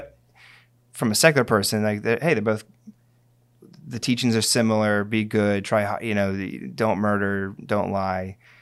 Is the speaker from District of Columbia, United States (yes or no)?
no; New York City, New York, United States; But if I'm, you know, I'm a New Yorker.